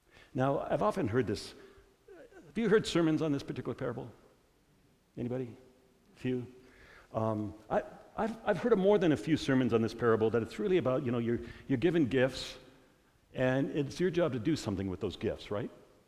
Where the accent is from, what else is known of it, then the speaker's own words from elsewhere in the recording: Minnesota, United States; accent: Minnesota; even though you all make fun of me the way I say bag, but I'm from Minnesota and I've tried to change it and it's just the way it is.